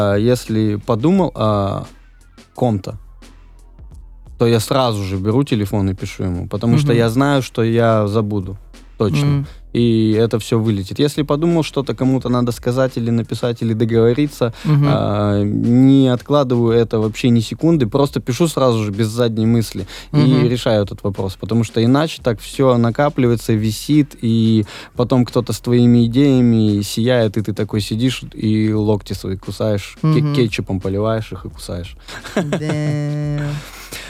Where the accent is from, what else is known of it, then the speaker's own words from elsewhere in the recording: Veliky Novgorod, Novgorod Oblast, Russia; now in Moscow, Russia; я из Великого Новгорода, 250 тысяч населения